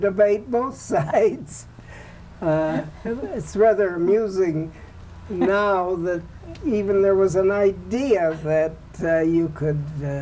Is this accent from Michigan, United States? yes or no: yes; Lansing, Michigan, United States; I grew up in Lansing, a very pleasant place to grow up.